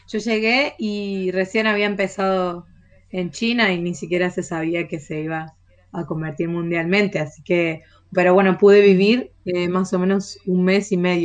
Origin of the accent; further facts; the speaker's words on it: Esperanza, Santa Fe, Argentina; soy de Santa Fe, de la ciudad de Esperanza. Tengo 20 años